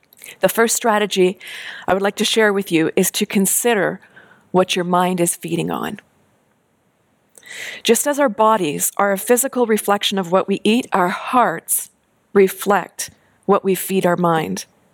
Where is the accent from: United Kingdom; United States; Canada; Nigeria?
Canada; And we're Canadian.